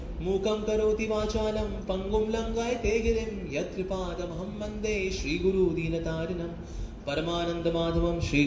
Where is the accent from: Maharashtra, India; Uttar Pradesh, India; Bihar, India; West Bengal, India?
Uttar Pradesh, India; Lucknow; born there; मैंने कहा लखनऊ में किसी हॉस्पिटल में हुआ होगा ना। मैंने कहा हाँ, विवेकानंद क्लिनिक था, वहां हुआ था।